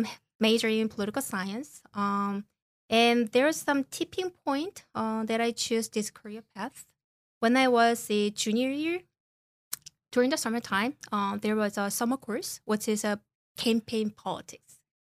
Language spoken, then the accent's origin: English; Seoul, South Korea; I'm originally from Korea. Not the North Korea.